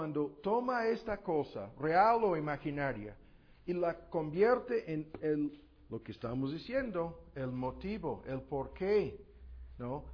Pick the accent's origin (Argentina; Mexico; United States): United States; Spanish is a second language; Eso es lo que somos los gringos, ¿no?